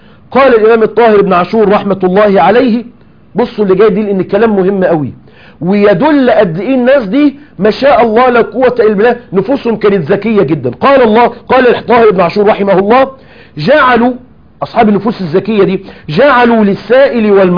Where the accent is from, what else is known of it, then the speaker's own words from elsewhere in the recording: Egypt; كانوا دايما عندنا في مصر بيقولوا مثل كده